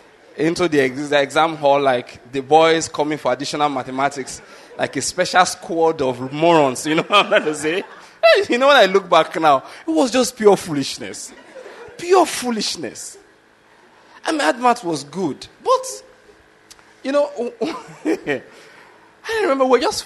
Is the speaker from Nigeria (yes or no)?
yes; Nigeria; first language Yoruba; English is a second language; You did Yoruba, which is my native language.